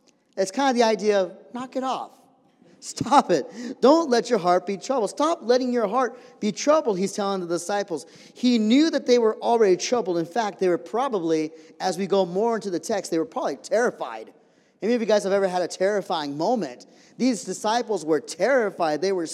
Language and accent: English; San Diego, California, United States; I'm a city boy. I'm from San Diego.